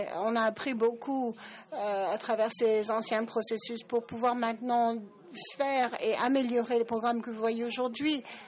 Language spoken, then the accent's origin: French; Brazil; moi, je suis du Brésil, donc je pourrais enregistrer